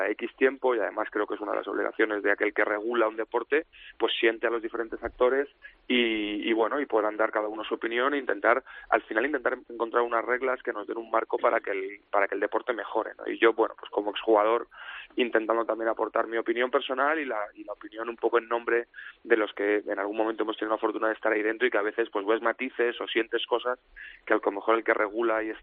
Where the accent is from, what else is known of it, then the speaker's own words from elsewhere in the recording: Spain; no lo entiendes como español y como persona que ha jugado al fútbol sala